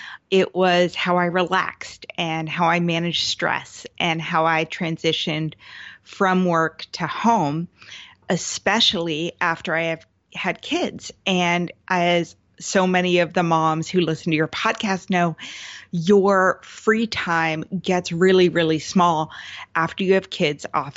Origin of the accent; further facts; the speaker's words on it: Seattle, Washington, United States; And I'm from the Seattle area as well.